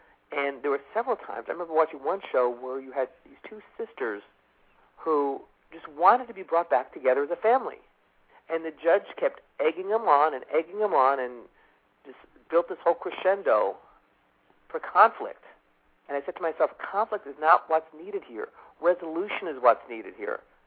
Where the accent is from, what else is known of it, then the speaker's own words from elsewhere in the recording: Miami, Florida, United States; You know, in Miami, I'm very well known since I was born and raised here in Miami.